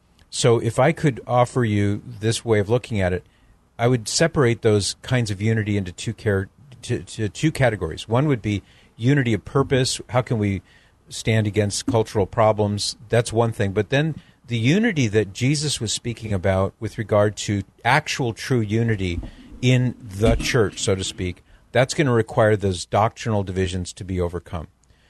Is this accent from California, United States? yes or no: yes; California, United States; I love being in California. I'm from California. My wife and I both.